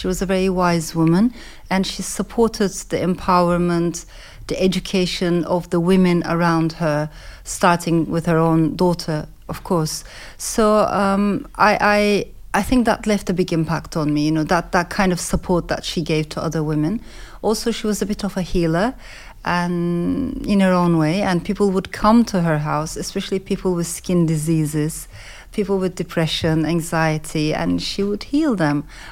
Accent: Ankara, Turkey; also born or lived in Strasbourg, France; I was born in Strasbourg in France. So the first house that I was brought into as a baby was full of immigrants and leftist students smoking gauze and talking about revolution. From that environment, I then came to Ankara.

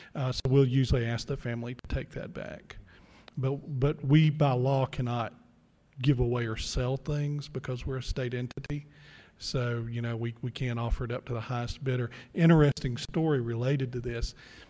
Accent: Mississippi, United States; And I know John because we're both from Mississippi. John's lost his accent. I haven't.

